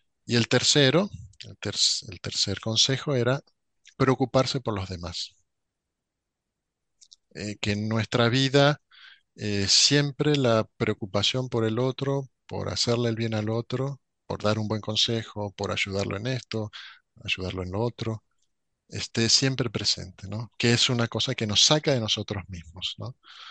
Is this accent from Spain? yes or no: no; Argentina; yo soy argentino y estoy en Argentina, pero podría no estar aquí. De hecho, bueno, he vivido en varios países